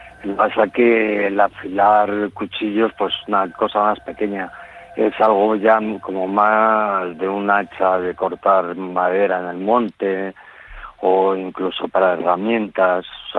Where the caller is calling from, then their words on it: Fresnadilla de la Oliva, Community of Madrid, Spain; De Madrid, un pueblo, Fresnadilla de la Oliva.